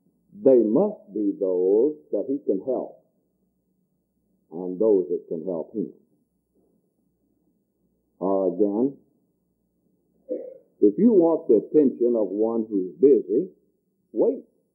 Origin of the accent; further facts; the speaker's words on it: Churchton, Tennessee, United States; When Brother Leon Van Eaton, who's here tonight, and I were growing up in the Churchton community in Dyer County